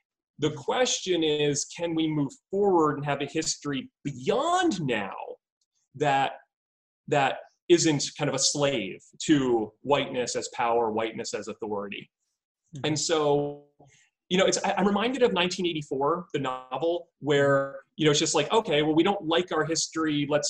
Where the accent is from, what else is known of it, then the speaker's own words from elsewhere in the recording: New York, United States; I grew up outside of New York City.